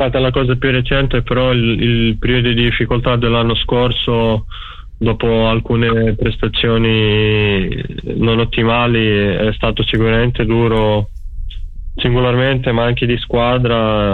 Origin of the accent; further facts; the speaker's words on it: Slovenia; Essere della stessa nata di Doncic, di averlo magari, cioè di averci giocato contro più volte